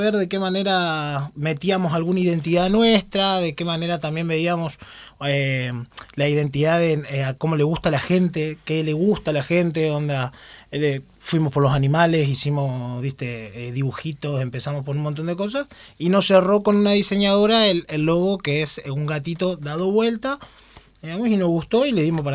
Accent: Paraná, Entre Ríos, Argentina; Yo soy de acá, de Paraná. Tengo 29 años

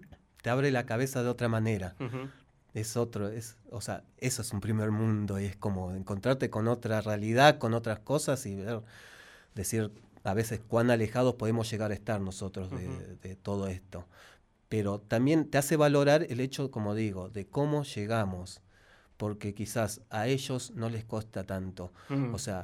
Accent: Zapala, Neuquén, Argentina; moved away; yo volví hace un par de años a Zapala, después de 20 años casi de estar fuera. Y volví a mi localidad donde yo nací, donde yo me crié

